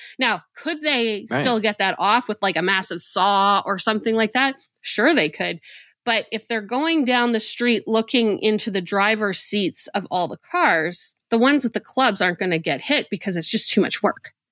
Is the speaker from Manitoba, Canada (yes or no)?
yes; Winnipeg, Manitoba, Canada; born or raised there